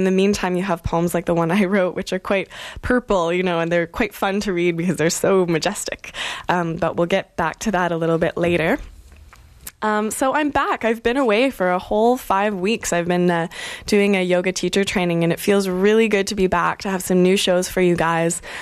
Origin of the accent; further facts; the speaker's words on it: Canada; we are Canadian and we are kind of obsessed with our wilderness and our world, our natural world.